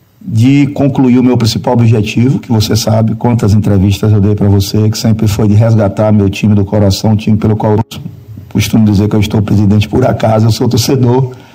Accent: Valente, Bahia, Brazil; born there; Eu nasci lá em Valente, uma cidade que fica no interior da Bahia, na região do Cisal.

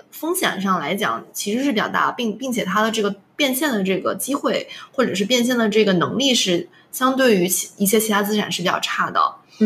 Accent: China; now in United States; 我觉得作为我们中国人当然是买过房子啦。

